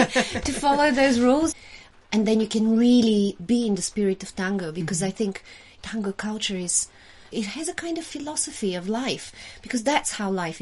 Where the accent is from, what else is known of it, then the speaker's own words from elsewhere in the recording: Bulgaria; English is a second language; I definitely felt growing up in Bulgaria, you know, even as a child, feeling I was born in the wrong place, I was living in the wrong place.